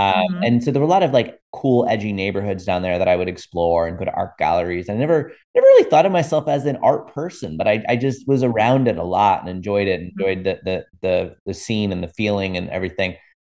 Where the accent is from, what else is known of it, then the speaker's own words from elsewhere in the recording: Florida, United States; So I come from a restaurant background, which I mentioned in growing up in Florida.